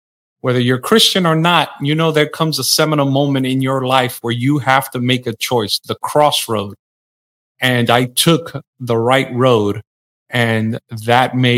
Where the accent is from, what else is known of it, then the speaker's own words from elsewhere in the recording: Bronx, New York, United States; I grew up in the South Bronx in the 70s and 80s. If you know anything about the South Bronx in that time, it was a very dangerous place to grow up in.